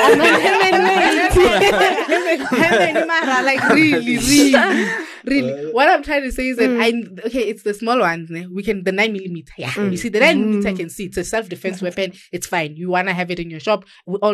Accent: Limpopo, South Africa; they had a memorial service for him yesterday in Limpopo, Zanin, my hometown, guys.

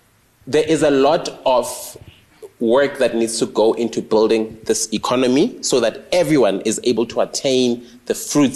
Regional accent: Ivory Park, Gauteng, South Africa; Because I grew up in Ivory Park

